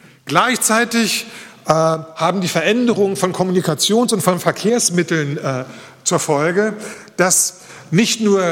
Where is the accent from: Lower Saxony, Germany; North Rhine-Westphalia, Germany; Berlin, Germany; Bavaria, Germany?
Berlin, Germany; meine Heimatstadt Berlin hat bisher 85.000 Flüchtlinge in diesem Jahr im letzten Jahr aufgenommen.